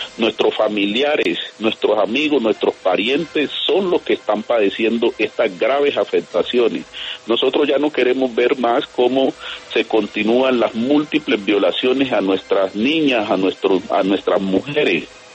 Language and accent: Spanish; Colombia; para ver cómo nosotros también podemos seguir sosteniéndonos como colombianos con vida.